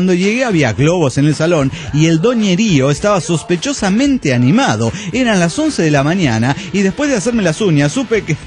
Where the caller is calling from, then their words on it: Oaxaca, Mexico; de Oaxaca, México.